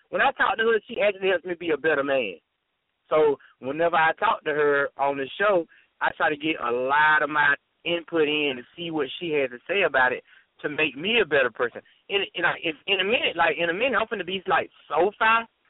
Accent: Macon, Georgia, United States; I'm from the Eastside, too.

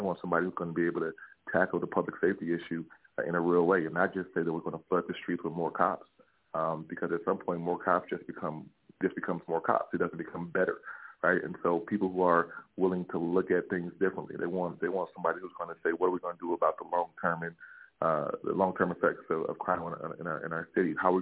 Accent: Chicago, Illinois, United States; I'm from Chicago. I was born and raised in this city. I'm raising my son on the south side of Chicago, on the low end, in Bronzeville.

